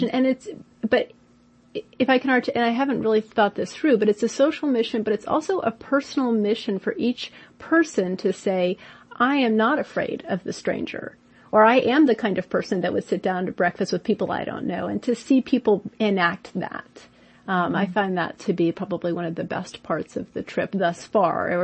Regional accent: Florida, United States; I grew up in Florida where it's a whole different set of fruit, mangoes and star fruit.

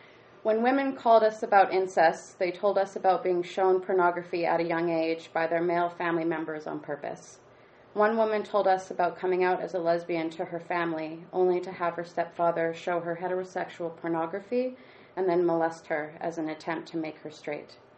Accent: Saskatchewan, Canada; I'm also Assiniboine from the Carry the Kettle First Nation.

